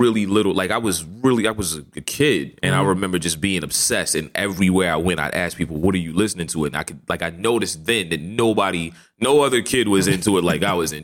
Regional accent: Hagerstown, Maryland, United States; I'm from Maryland. I'm from Hagerstown, Maryland. So our west of Baltimore. So western Maryland.

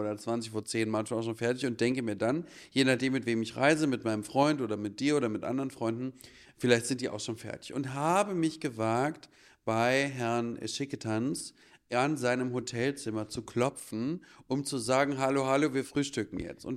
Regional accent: Berlin, Germany; Ich bin in Schöneberg geboren, im August-Viktoria-Krankenhaus und habe eigentlich meinen Kiez nie verlassen. Mhm. Bin zwar zur Schule gegangen in Tiergarten, weil meine Großmutter dort lebte

